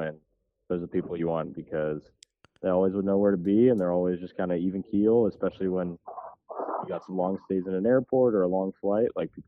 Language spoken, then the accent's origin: English; California, United States; I'm originally from California, and a lot of the times you get the same thing.